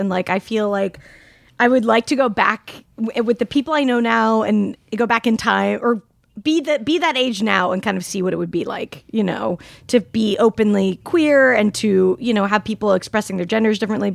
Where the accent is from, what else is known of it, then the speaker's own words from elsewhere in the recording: Salt Lake City, Utah, United States; But no, it was just so interesting because I grew up in Salt Lake City.